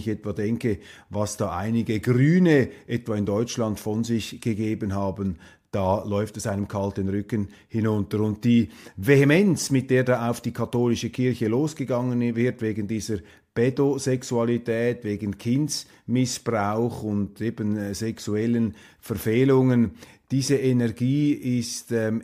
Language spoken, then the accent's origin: German; Switzerland; die mich gewarnt haben als Schweizer.